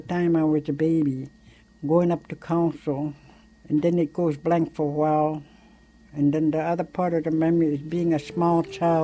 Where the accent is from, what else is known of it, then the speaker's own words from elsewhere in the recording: White Mountain, Alaska, United States; also born or lived in Nome; I was born in White Mountain, Alaska. The year of 1941 to my parents … My parents and I lived in White Mountain most of the years that I was raised here until we moved to Nome